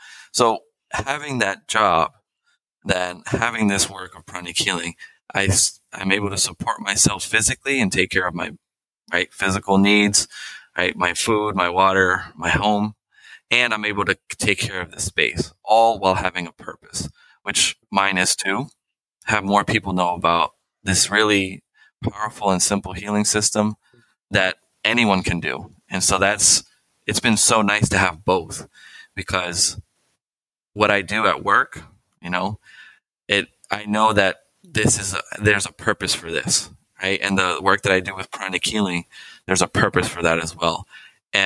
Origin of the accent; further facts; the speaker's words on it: Boston, Massachusetts, United States; I then moved to Massachusetts because I felt, well, I'm from Boston. I was born here.